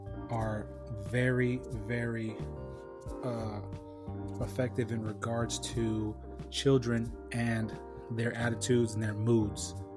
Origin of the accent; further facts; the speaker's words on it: California, United States; Like, you know, my home state, California.